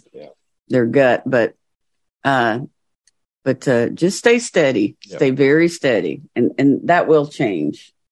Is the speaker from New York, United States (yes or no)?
no; Georgia, United States; And I'm from Georgia, so I don't always speak the King's English.